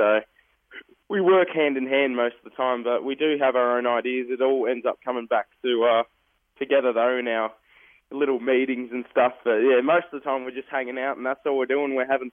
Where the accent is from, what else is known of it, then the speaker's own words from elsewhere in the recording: Australia; Nah, I'm an Australian, mate, but it was my grandmother.